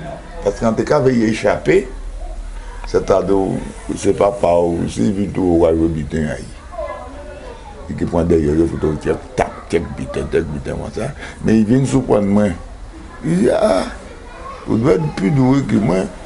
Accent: Baie-Mahault, Guadeloupe; born there; je suis né à Bimao, Guadeloupe.

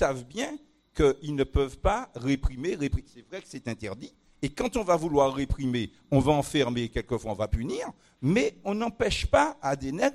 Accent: Martinique, France; moi je suis martiniquais, dans ma tradition musicale j'ai entendu de la valse créole, de la polka créole, de la mazurka créole

